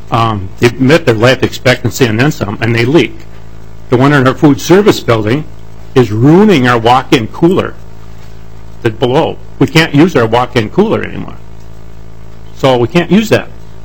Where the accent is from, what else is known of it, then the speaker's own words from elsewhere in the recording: St. Cloud, Minnesota, United States; I'm from St. Cloud.